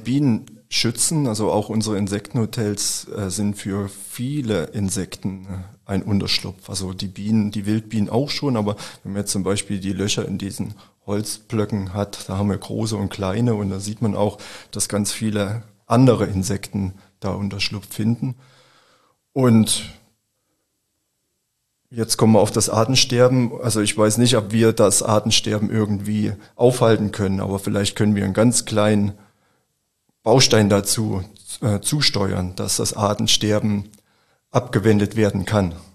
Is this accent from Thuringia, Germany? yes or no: yes; Thuringia, Germany; da wo ich herkomme in Thüringen, da ist es nie so warm.